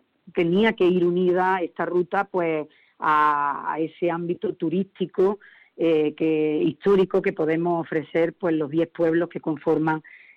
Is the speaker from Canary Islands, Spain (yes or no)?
no; Andalusia, Spain; potenciar nuestra conciencia como andaluces